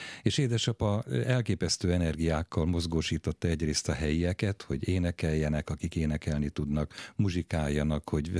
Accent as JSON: {"language": "Hungarian", "town": "Tura", "region": "Pest", "country": "Hungary", "tie": "born or raised there", "said": "elszaladtam Turára, szülőfalunkra, a sírjukhoz"}